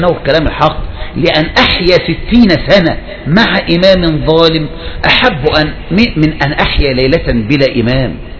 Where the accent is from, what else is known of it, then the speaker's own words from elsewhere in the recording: Egypt; زي ما يقوم واحد عندنا في مصر مثلا يقوم ياخد محافظة كفر الشيخ